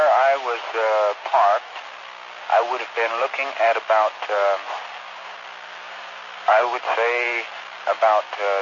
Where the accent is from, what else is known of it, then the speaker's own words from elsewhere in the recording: Oregon, United States; Incidentally, years back, I'm from Eastern Oregon Desert Country.